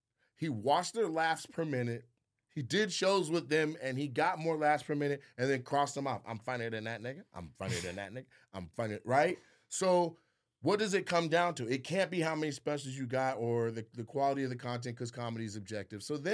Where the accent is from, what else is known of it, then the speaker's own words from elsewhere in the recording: Seattle, Washington, United States; I'm from Seattle. We don't have an urban comedy scene like that.